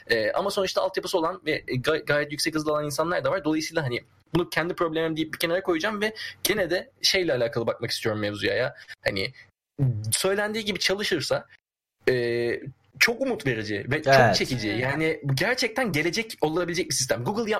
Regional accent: Tekirdağ, Turkey; hatta Tekirdağlıyım, önemli yani.

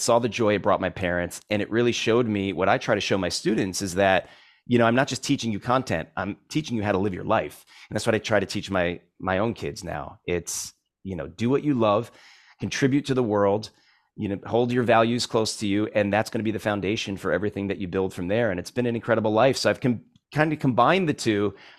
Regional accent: Ridgefield, Connecticut, United States; Well, I'll tell you, I grew up in Ridgefield, Connecticut. It's a small town, Connecticut, about an hour and a half from New York City.

